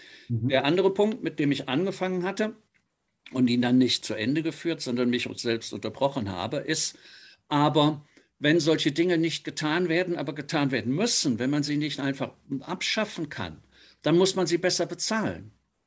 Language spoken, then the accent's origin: German; Bonn, North Rhine-Westphalia, Germany; ich bin ja aus Bonn